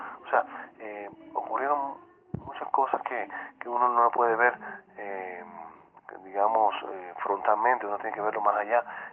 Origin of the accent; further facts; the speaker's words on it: Cuba; tenemos que dejar los calificativos y vernos como cubanos